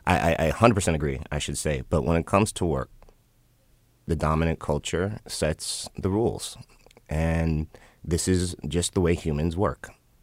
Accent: Chicago, Illinois, United States; I'm from Chicago too, so I respect.

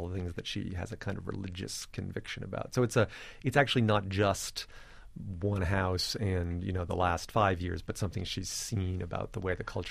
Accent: Wellesley, Massachusetts, United States; also born or lived in Kingston; Sort of an amalgam of the two towns that I grew up in Massachusetts, Kingston and Wellesley.

